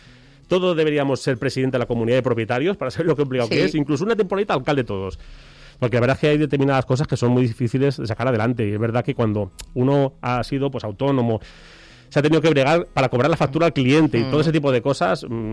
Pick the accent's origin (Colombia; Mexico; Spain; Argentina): Spain; Leganés, Community of Madrid; Yo nací en La Paz, mis padres ya vivían en Leganés y yo nací en La Paz porque no había, era el hospital, fíjate, cruzar Madrid entero para ir al hospital de La Paz a que mi madre diese a luz. Y en cuanto le dieron el alta, pues ya nos vinimos a Leganés.